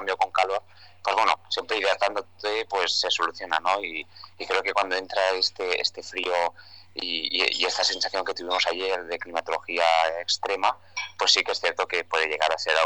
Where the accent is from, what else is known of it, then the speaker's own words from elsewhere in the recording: Barcelona, Catalonia, Spain; Yo soy de Barcelona, que es una gran ciudad